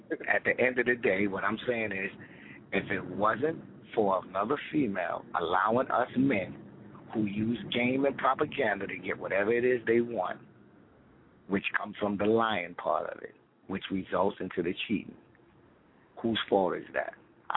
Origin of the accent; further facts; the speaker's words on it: Bronx, New York, United States; I'm on my way back to the NY. Well, I'm from the Bronx.